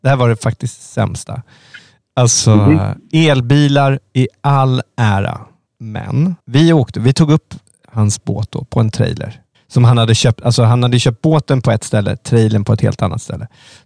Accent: Stockholm, Stockholm County, Sweden; ja men det är väl minst jag kan göra som stockholmare.

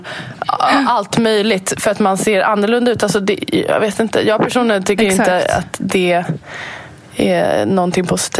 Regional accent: Sweden; jag är född och uppvuxen här i Sverige. Jag har språket

